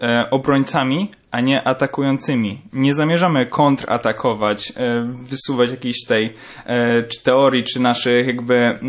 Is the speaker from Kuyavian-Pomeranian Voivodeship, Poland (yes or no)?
yes; Toruń, Kuyavian-Pomeranian Voivodeship, Poland; ja akurat tam nie byłem, bo jestem z Torunia